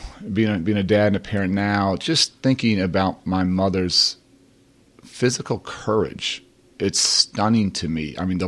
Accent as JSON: {"language": "English", "country": "United States", "tie": "born or raised there", "said": "And I grew up at 56 in Blackstone."}